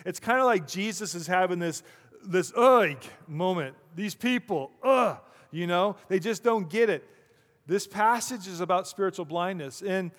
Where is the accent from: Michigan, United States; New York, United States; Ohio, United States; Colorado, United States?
Colorado, United States; I'm from Colorado.